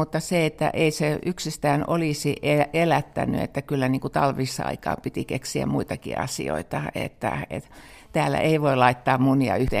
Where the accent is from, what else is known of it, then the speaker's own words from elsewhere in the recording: Helsinki, Uusimaa, Finland; mä olen sitten paljasjalkainen helsinkiläinen, joka on tullut sitten tänne